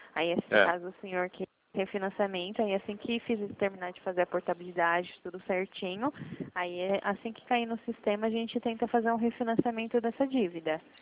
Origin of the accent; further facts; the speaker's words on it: Americana, São Paulo, Brazil; Eu sou de Americana.